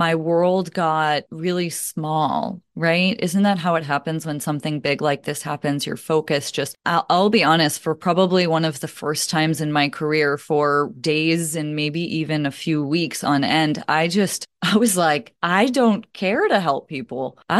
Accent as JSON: {"language": "English", "region": "Massachusetts", "country": "United States", "tie": "born or raised there", "also_born_or_lived": "San Diego, United States", "said": "I moved from San Diego, where I was for 12 years, back to Massachusetts, where I grew up. And I planned to stay with my parents after very long time living alone, just to stay here for the summer. They live on Cape Cod."}